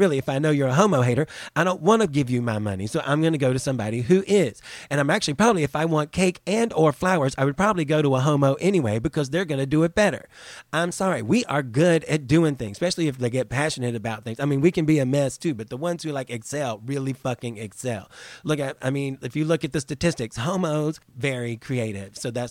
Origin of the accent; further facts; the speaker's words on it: the South, United States; I have this damn accent. So, I mean, I grew up in the South. I love country music.